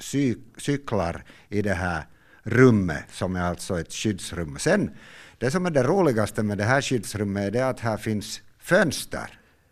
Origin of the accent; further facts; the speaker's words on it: Helsinki, Uusimaa, Finland; Jag minns när jag växte upp som barn på Drumsö i Helsingfors, så fanns det ett stort skyddsrum som var insprängt i ett berg.